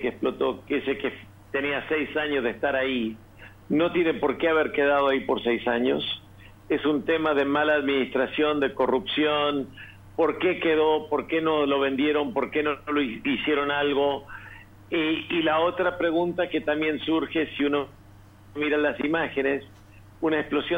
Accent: Entre Ríos, Argentina; moved away as an adult; now in Lebanon; Soy argentino, nací en Entre Ríos, me crié ahí, terminé mis estudios, mi título de grado ahí.

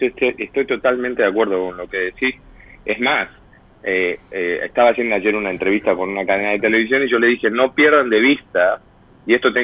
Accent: Argentina; moved away; yo también soy argentino, pero no vivo ahí

